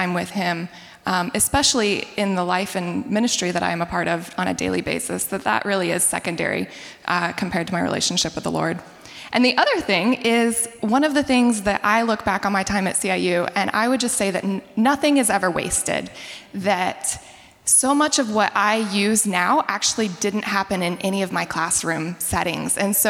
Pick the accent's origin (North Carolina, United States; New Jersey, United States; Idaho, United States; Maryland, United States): North Carolina, United States; and I'm from North Carolina, so not too far away.